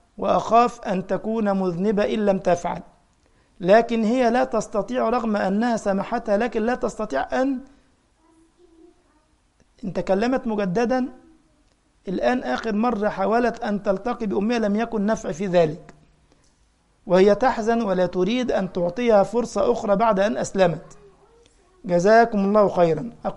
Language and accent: Arabic; Egypt; لا إحنا عندنا في مصر اللبن والحليب سيان